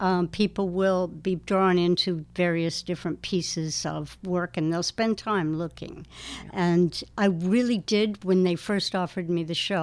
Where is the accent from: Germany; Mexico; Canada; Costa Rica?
Canada; now in United States; I'm Canadian, and I was always looking for where's home all over the world. And finally, I ended up coming up to the Catskills by a friend I met in Guatemala.